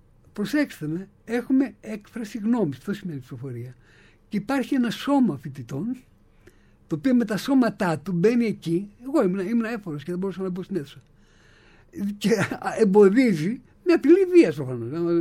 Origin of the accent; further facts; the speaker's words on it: Athens, Attica, Greece; Εγώ έρχομαι από Αθήνα. Και από Λόφους Κουζέ.